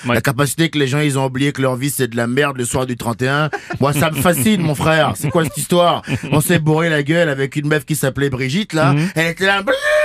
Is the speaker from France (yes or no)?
no; Benin; Attends, et moi je viens du Bénin, il fait 40 degrés à l'ombre